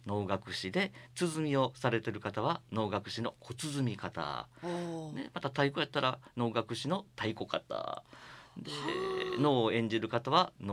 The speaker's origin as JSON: {"language": "Japanese", "town": "Kobe", "region": "Hyogo", "country": "Japan", "tie": "born or raised there", "said": "私も神戸ですね、ずっと"}